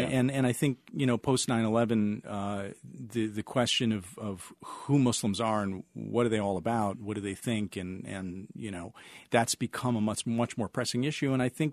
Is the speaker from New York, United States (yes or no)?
no; Milwaukee, Wisconsin, United States; I grew up in Milwaukee, Wisconsin, and you know, the folks that I grew up with were smart, good people, well-intentioned.